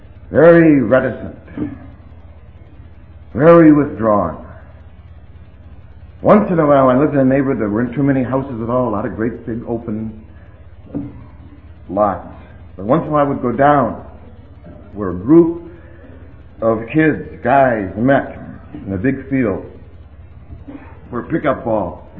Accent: Cleveland, Ohio, United States; She had three restaurants in Cleveland, Ohio, which is my hometown.

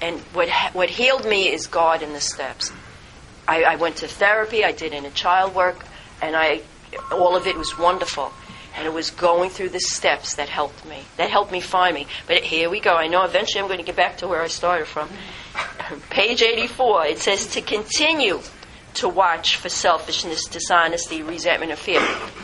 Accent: Brooklyn, New York, United States; I grew up in Sheepshead Bay, Brooklyn, and we didn't have shoes all week long because we grew up right on the waterfront.

